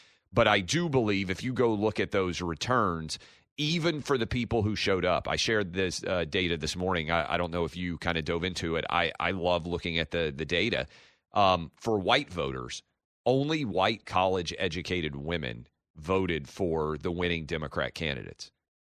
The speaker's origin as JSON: {"language": "English", "town": "Nashville", "region": "Tennessee", "country": "United States", "tie": "born or raised there", "lives_now": "New York City, United States", "said": "to get to my hometown of Nashville"}